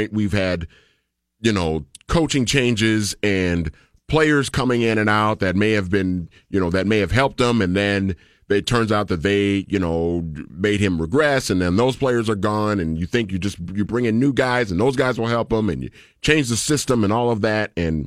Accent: Minnesota, United States; I'm from here. I grew up in Minnesota my whole life, but my dad's side of the family is from Tennessee.

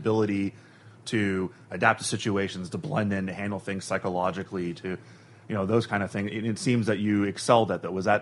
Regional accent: Miami, Florida, United States; I'm from Miami originally.

